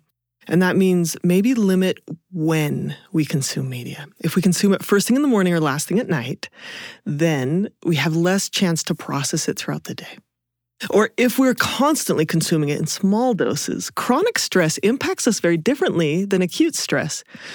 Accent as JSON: {"language": "English", "town": "Provo", "region": "Utah", "country": "United States", "said": "I was talking about, oh, you know, I'm from Provo. Where's that? Oh, it's right by Orem."}